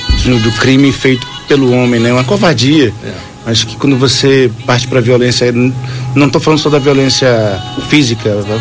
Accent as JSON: {"language": "Portuguese", "town": "Salvador", "region": "Bahia", "country": "Brazil", "said": "quando eu tinha 8 anos de idade lá em Salvador, que eu sou baiano, você sabe disso, você é meu conterrâneo, né?"}